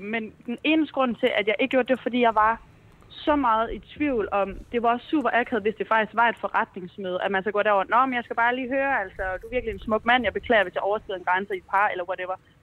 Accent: Jutland, Denmark; now in Copenhagen, Denmark; Og jeg bor i København. Jeg er jyde. Det er derfor, så kan man måske tænke, hvad er det for en accent?

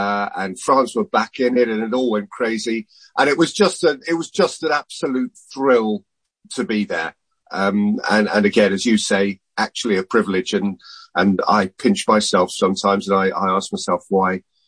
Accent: England, United Kingdom; And of course, as an Englishman, I enjoy that.

